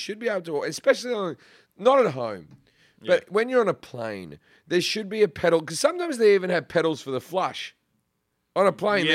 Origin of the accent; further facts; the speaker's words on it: Sydney, New South Wales, Australia; also born or lived in Perth; So I'm from Sydney, but for some reason on Wikipedia, it says I'm from Perth.